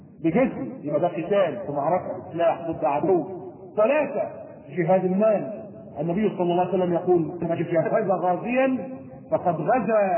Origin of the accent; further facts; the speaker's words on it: Alexandria, Alexandria Governorate, Egypt; وكان هنا عندنا في اسكندريه